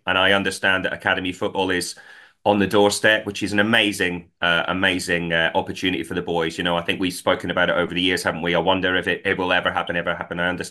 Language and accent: English; Scotland, United Kingdom; I'm Scottish.